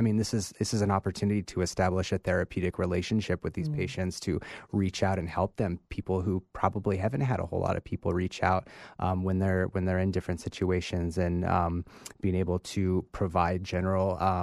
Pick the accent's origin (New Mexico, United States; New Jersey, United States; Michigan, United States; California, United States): New Mexico, United States; I'm from New Mexico and worked as a harm reduction specialist in a clinic as a needle exchange.